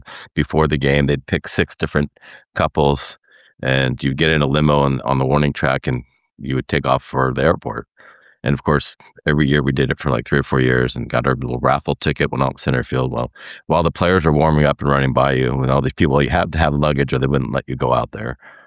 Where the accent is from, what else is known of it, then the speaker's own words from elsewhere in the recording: Cupertino, California, United States; But I've grown up in the Cupe